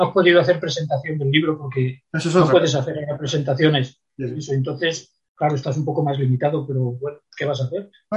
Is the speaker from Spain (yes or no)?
yes; Salamanca, Castile and León, Spain; yo soy de Salamanca